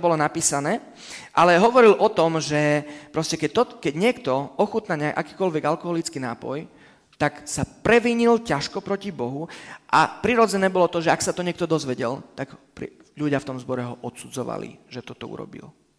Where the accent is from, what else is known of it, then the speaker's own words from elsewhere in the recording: Romania; poviem z kontextu, kde som vyrastal v Rumunsku